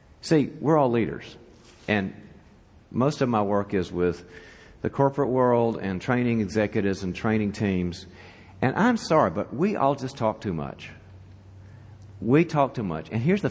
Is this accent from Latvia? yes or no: no; East Coast, United States; So we're all from the East Coast, and so I always take my wife and kids to the West.